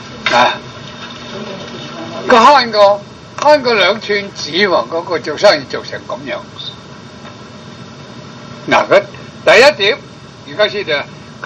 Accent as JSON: {"language": "Cantonese", "country": "China", "said": "我哋中国人啊个头脑都系笼统得多"}